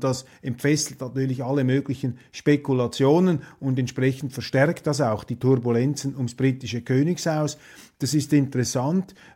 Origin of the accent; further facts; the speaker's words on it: Switzerland; Da sind wir Schweizer natürlich speziell hellhörig gegenüber solchen schiefen Klängen